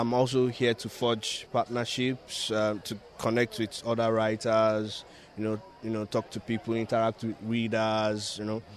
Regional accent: Nigeria; I'm from the Federal Republic of Nigeria, or Nigeria.

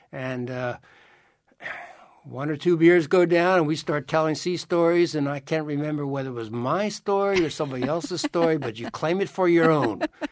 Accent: Pennsylvania, United States; Growing up in Pennsylvania, we always had a place at the Jersey Shore.

